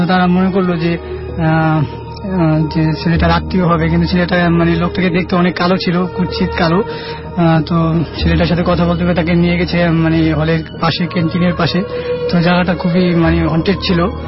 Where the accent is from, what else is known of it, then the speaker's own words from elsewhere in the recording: Dhaka, Dhaka Division, Bangladesh; আমি ঢাকা কলেজে accounting honours করতেছি। আমি মিরপুর থেকে এসেছি।